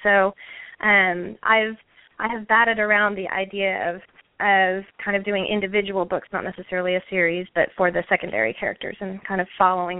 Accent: Texas, United States; And so, yeah, back in Texas and back in the Austin area. I grew up in Texas and went to Texas A&M.

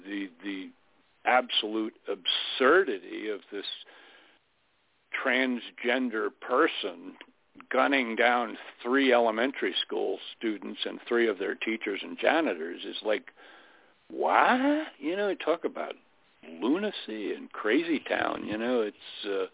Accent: Florida, United States; In Florida, they're making laws down in my home state of Florida.

